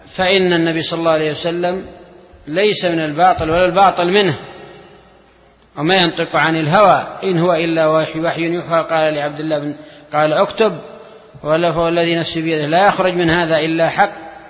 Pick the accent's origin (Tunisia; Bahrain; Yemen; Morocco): Yemen; عندنا في اليمن هذا موجود